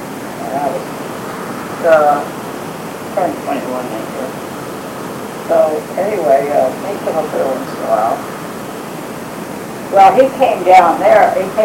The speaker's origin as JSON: {"language": "English", "town": "Greenwood", "region": "Delaware", "country": "United States", "tie": "born there", "said": "I was born in Greenwood, Delaware."}